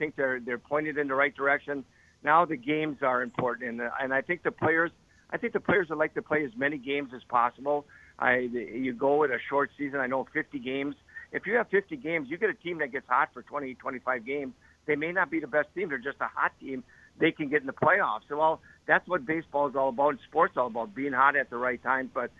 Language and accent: English; Kewaunee, Wisconsin, United States; then raised in Kewaunee, a small city to the east, and then having the opportunity to play here in my home state was very special.